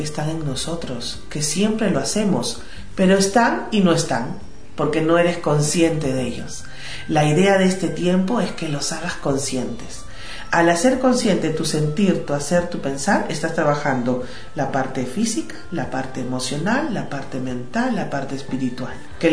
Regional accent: Lima, Peru; Yo soy peruana, vivo en Lima, soy una terapeuta holística.

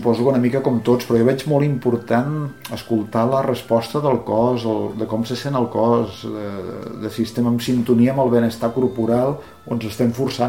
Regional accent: Lleida, Catalonia, Spain; also born or lived in Guardiola de Berga; quan tenia 19 anys, jo vaig viure, jo soc de Lleida, però vaig anar a viure un parell d'anys a Guardiola de Berga

